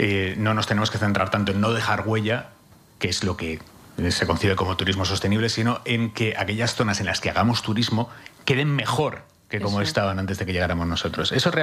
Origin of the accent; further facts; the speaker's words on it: San Sebastián, Basque Country, Spain; Yo vengo de Donosti, allí este debate lo tenemos que decir, que no cabe un turista más.